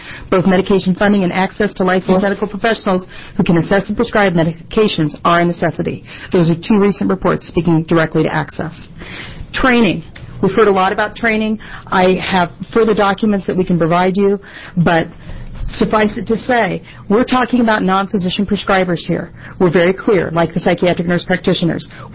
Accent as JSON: {"language": "English", "region": "Oregon", "country": "United States", "said": "I am from Deschutes County, and I will tell you, being from Deschutes County recently"}